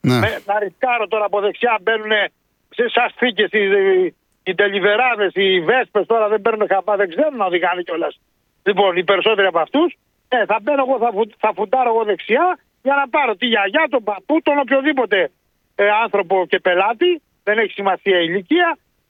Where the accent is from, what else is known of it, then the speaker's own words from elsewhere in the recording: Diminio, Peloponnese, Greece; Και επιστρέφω τώρα εδώ στα μέρη μου λίγο στο Δημηνιό.